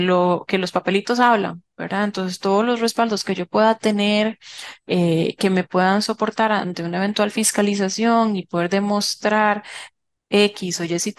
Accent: Costa Rica; ese es un problema que tal vez nosotros como costarricenses tenemos

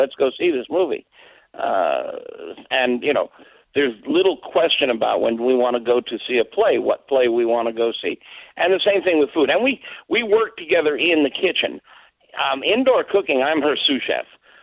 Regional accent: the South, United States; I was raised mostly in the South. My family is Jewish.

